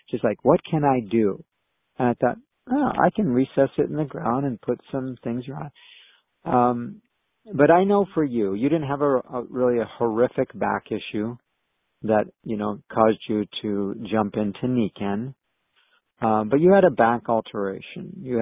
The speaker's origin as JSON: {"language": "English", "region": "Oregon", "country": "United States", "also_born_or_lived": "Texas", "said": "people in Texas, they thought I was from British Columbia because I knew how to say certain words a certain way, and they always assumed I was from Vancouver or Victoria or, Kelowna, and I thought, okay, if that makes you feel better. I wasn't as proud of Oregon back then."}